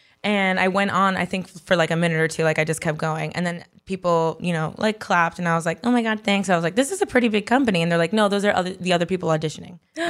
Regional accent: Miami, Florida, United States; But these people, maybe it's like New York, because I grew up in Miami.

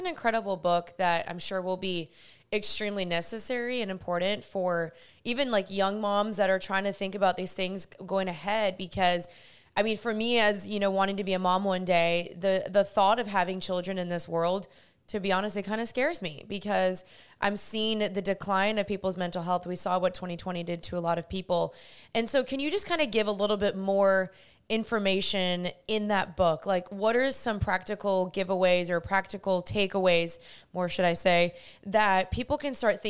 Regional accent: United States; born there

